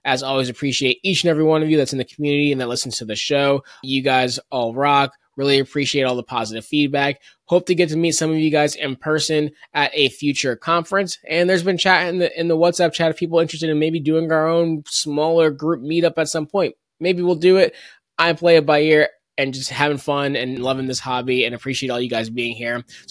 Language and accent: English; Toronto, Ontario, Canada; being from Toronto, or being Canadian, I should say